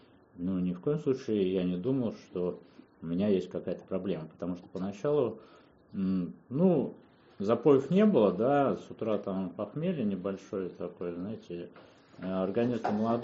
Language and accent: Russian; Saint Petersburg, Russia; born there; я родился в Питере